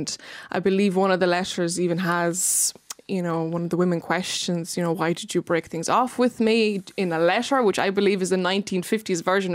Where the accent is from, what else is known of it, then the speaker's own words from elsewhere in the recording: Lithuania; now in Ireland; Well, this maybe my accent I am.